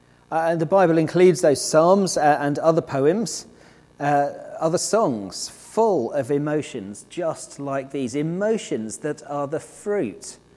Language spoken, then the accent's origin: English; United Kingdom; We are British mostly, after all.